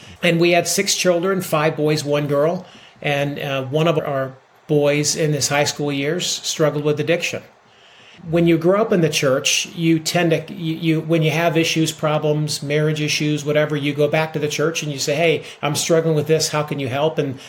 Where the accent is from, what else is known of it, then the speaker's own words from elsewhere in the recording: Ohio, United States; I grew up in Central Ohio.